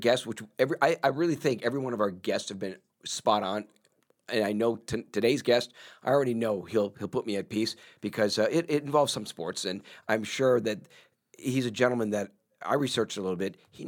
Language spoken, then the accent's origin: English; Midwest, United States; I've not heard sucker since I'm from the Midwest.